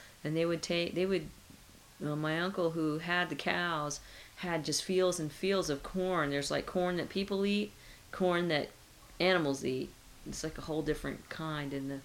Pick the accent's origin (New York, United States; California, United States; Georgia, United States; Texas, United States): Georgia, United States; Stone Mountain; Even here in Atlanta, we had, growing up in Stone Mountain, we had milk delivery.